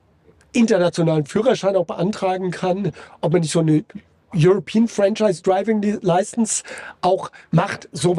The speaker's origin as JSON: {"language": "German", "region": "Hesse", "country": "Germany", "accent": "Hessian", "said": "selbst wenn ich manchmal ganz, ganz schnell rede und dann auch in meinem hessischen Dialekt."}